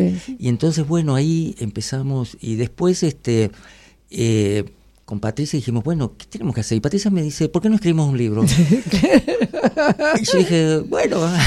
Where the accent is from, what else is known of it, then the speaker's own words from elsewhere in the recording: Rufino, Santa Fe, Argentina; Y soy de Rufino, de Santa Fe.